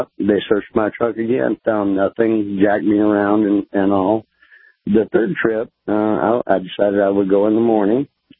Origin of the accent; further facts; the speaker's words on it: Bullhead City, Arizona, United States; Hey, man, I'm from Bullhead City, Arizona.